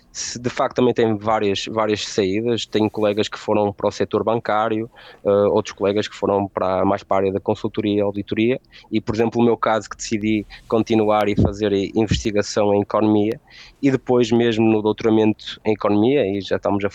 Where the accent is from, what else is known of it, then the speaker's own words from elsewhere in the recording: Viana do Castelo, Portugal; eu basicamente escolhi uma música que homenageia também a minha cidade natal, Viana do Castelo